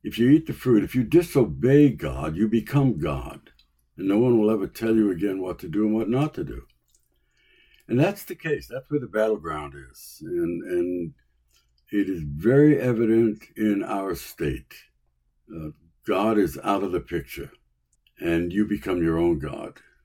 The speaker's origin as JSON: {"language": "English", "town": "New York City", "region": "New York", "country": "United States", "tie": "born or raised there", "said": "And I grew up in New York City, which was not the best place to grow up."}